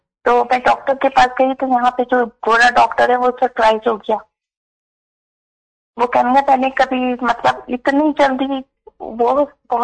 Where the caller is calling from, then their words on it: Canada; Sir, मैं Canada से बात कर रही हूँ।